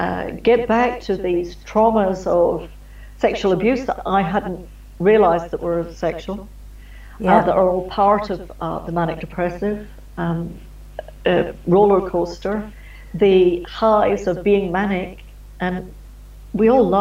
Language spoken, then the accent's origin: English; Scotland, United Kingdom; But I'm from Scotland